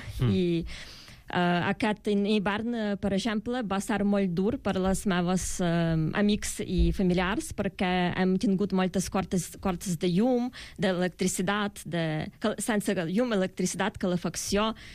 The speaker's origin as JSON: {"language": "Catalan", "town": "Lviv", "region": "Lviv Oblast", "country": "Ukraine", "second_language": "Catalan", "said": "jo soc de Lviv, que és una ciutat en la zona més de oest, més de prop a Polònia."}